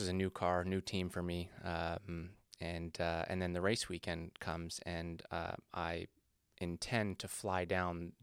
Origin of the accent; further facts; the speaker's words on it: Sutton, Ontario, Canada; I grew up in Sutton, Pefferlaw area.